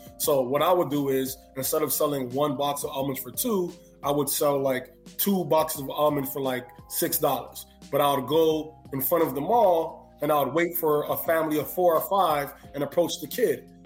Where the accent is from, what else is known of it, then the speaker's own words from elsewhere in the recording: Toronto, Ontario, Canada; being a Ghanaian-Canadian and being from Toronto and, you know, we're first generation. I was born in Toronto. My parents were from Ghana.